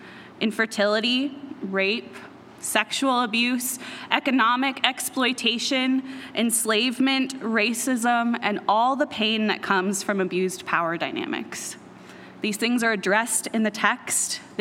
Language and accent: English; Pacific Northwest, United States; now in Chicago, United States; I'm a white woman, I'm a Christian, I live in Chicago, I'm from the Pacific Northwest.